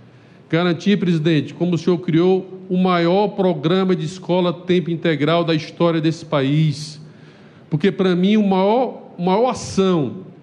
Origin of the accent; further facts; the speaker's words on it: Ceará, Brazil; eu sou cearense